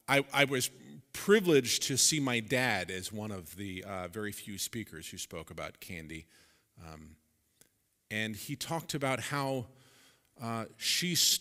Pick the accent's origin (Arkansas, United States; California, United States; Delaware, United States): California, United States; Santa Clarita; also born or lived in Grand Island, Nebraska; You know that I grew up in Santa Clarita. Santa Clarita is not really far from here, like in the scheme of things, right?